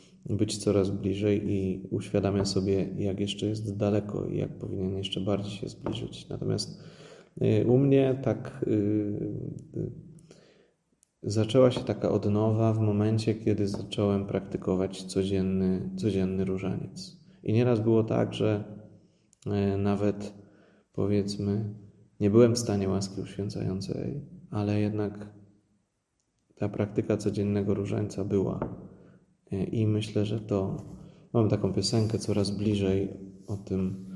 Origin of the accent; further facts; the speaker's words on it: Kraków, Lesser Poland, Poland; born there; można powiedzieć, że jestem w czepku urodzony, bo urodziłem się w Krakowie